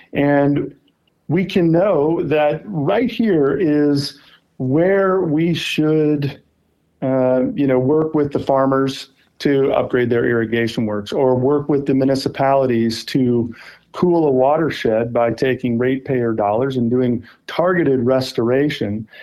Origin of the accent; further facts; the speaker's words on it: Midwest, United States; I grew up in the Midwest at the confluence of the Illinois, Missouri, and Mississippi systems. And we were the first generation off the farm.